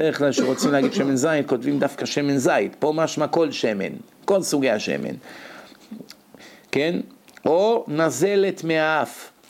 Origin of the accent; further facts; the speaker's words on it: Bat Yam, Tel Aviv District, Israel; כשאני הייתי ילד, היה אצלנו בשכונה איזה אחד, מעולי גרוזיה, יוסף קראו לו, הגרוזיני, ברחוב בלפור 35 בבת ים